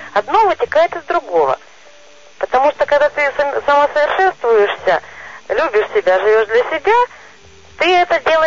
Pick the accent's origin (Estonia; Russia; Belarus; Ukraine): Russia; moved away; Я как раз ровно 16 лет живу в этом городе. Я из России сама.